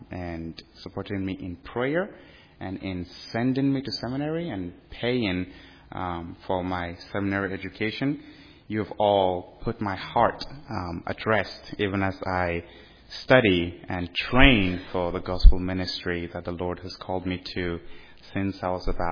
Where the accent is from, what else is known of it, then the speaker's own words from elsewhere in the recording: Nigeria; things I'll be telling you about growing up in Nigeria and being in the church in Nigeria and a Christian family